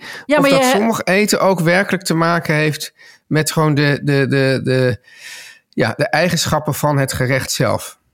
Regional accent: Amsterdam, North Holland, Netherlands; Toen ik opgroeide in Amsterdam, dan was dus, als je dan uit eten ging

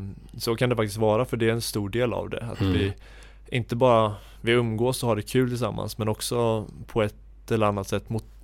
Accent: Sweden; jag känner mig mer kanske hemma i svenska landslaget, i och med att jag är uppväxt i Sverige och pratar svenska. Jag snackar ju så mycket norsk. Den är inte på topp alltså.

